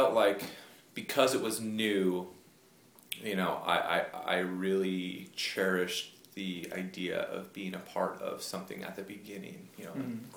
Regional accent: Covina, California, United States; also born or lived in Pasadena; I was born in Pasadena, California, in January of 1984, and we were living, my family was living in Covina at the time, and that's where I grew up, spent my entire childhood in Covina

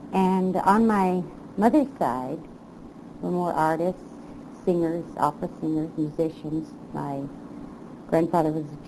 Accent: Childress, Texas, United States; born there; Okay, I was born in Childress, or some people say Childress, Texas.

